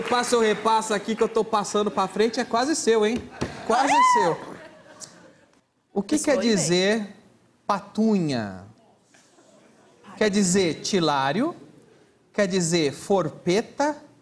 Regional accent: United States; Portuguese is a second language; Você pode falar, mas eu falo assim porque eu sou americana.

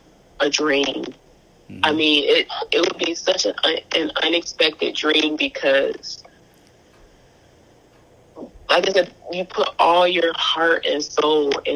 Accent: Detroit, Michigan, United States; Because I'm from Detroit, you know, she's from Detroit.

